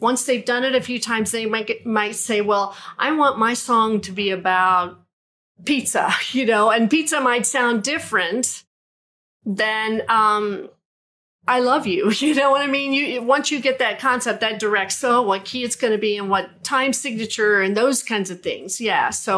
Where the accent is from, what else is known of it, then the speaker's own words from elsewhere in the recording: Corpus Christi, Texas, United States; And this older gentleman lived in our city. I'm from Corpus Christi.